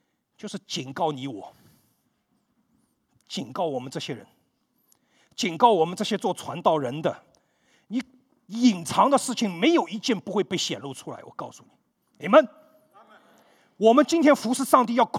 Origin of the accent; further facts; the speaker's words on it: Taiwan; 我们从台湾来的，